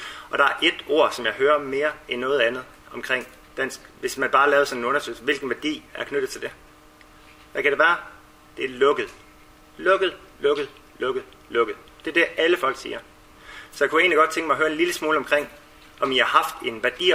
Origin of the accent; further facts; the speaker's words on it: Jutland, Denmark; jeg er fra Jylland